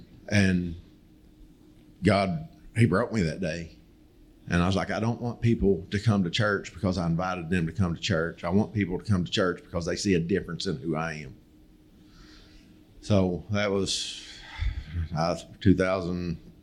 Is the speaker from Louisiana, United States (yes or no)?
no; Kentucky, United States; also born or lived in Ohio; My believe it or not, from my accent, I'm actually from Ohio. But we moved to Eastern Kentucky when I was two.